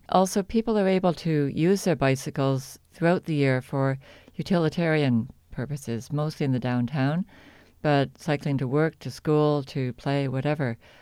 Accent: Canada; moved away as an adult; No, I'm from Canada.

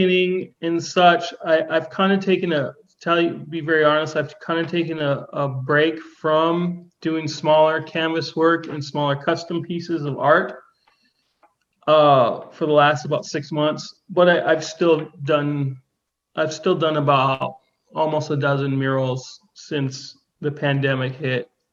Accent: San Francisco, California, United States; moved away as an adult; also born or lived in Arizona; I was born in San Francisco, moved to Arizona after high school when I was 18. But then in 2002, I had a personal thing happen, and I moved back to San Francisco to live with my brother.

